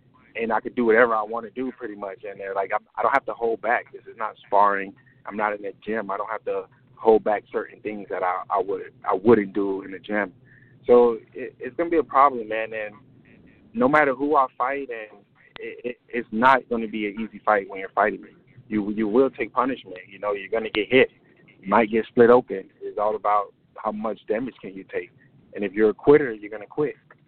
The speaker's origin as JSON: {"language": "English", "country": "Bahamas", "said": "And I'm from the Bahamas as well. So, you know, all Bahamian men can cook. That's just how it goes if you're from the island."}